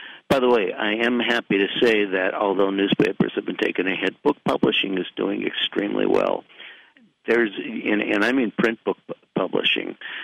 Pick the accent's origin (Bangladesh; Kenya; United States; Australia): United States; Minneapolis, Minnesota; take a video of a policeman in my hometown, Minneapolis, kneeling on top of somebody's neck.